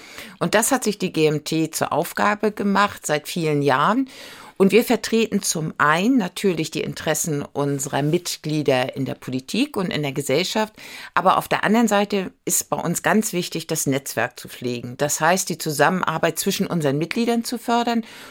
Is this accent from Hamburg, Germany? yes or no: no; Lübeck, Schleswig-Holstein, Germany; Ja, ich komme aus Lübeck und ich brauche das Meer eigentlich immer auch urlaubsmäßig